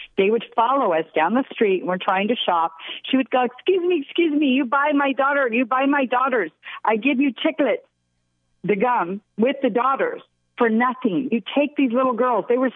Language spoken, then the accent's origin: English; California, United States; because I'm from California, I hop over that border.